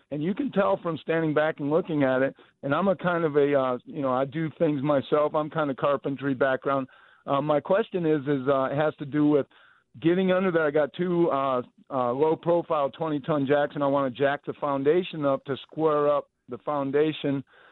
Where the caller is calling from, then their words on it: Yarnell, Arizona, United States; I'm calling from up in Yarnell.